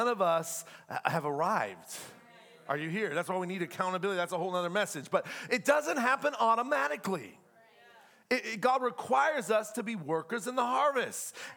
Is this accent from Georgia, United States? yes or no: yes; Atlanta, Georgia, United States; I'm from Atlanta. I know what I'm talking about.